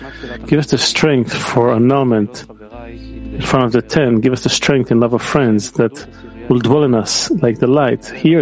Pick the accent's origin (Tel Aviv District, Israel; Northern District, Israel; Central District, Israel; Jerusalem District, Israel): Northern District, Israel; Migdal; from the Moshava, from the settlement of Migdal.